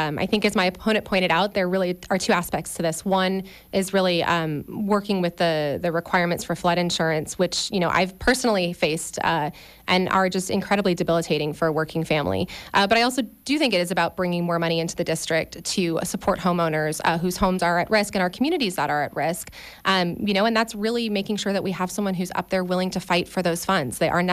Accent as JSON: {"language": "English", "town": "Cohasset", "region": "Massachusetts", "country": "United States", "tie": "born or raised there", "said": "I love Sandy Beach in my hometown of Cohasset."}